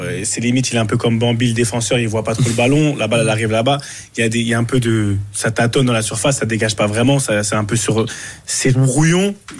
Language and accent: French; Cameroon; on est Camerounais, on aime bien être dos au mur.